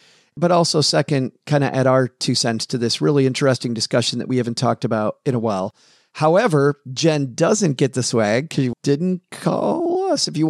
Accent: Kalamazoo, Michigan, United States; it looks like a nice group of stackers for my hometown of Kalamazoo, Michigan.

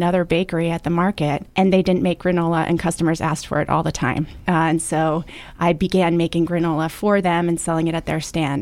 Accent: Potomac, Maryland, United States; I grew up in Potomac, Maryland, which is in Montgomery County. And my father is a dentist. He had a dental practice there, and that's actually where my parents met. It's a wonderful suburb of D.C.

